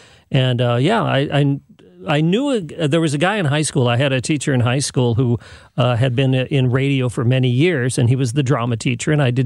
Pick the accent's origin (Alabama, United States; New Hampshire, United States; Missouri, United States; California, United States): California, United States; San Jose; And I grew up in San Jose, California, in Silicon Valley.